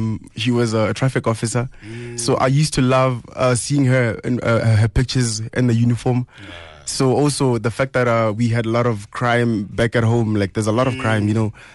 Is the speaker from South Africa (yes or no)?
yes; Tzaneen, Limpopo, South Africa; I'm from Limpopo in Tzaneen.